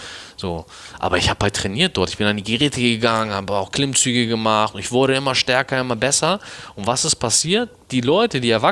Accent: Germany; ich bin in Deutschland geboren.

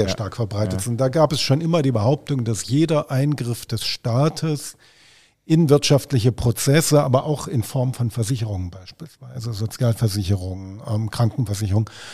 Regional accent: Southwest Germany, Germany; ich bin im Südwesten von Deutschland aufgewachsen

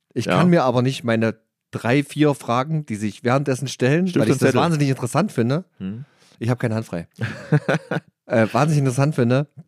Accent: Halle, Saxony-Anhalt, Germany; ich bin ja in Halle aufgewachsen

